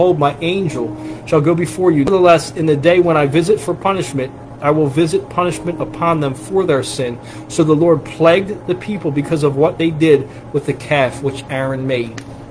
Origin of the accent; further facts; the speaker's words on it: United States; So I can't speak for other nations because I'm an American